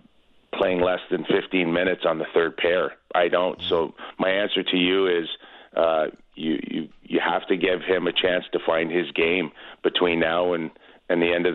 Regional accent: Toronto, Ontario, Canada; born or raised there

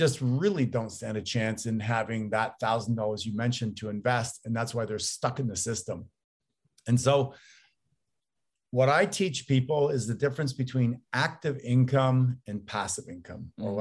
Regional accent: Canada; now in United States; because I'm Canadian, although I live down here in the States.

